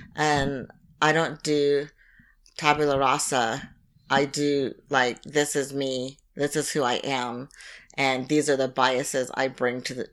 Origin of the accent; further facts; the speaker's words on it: United States; because I so strongly identify as an American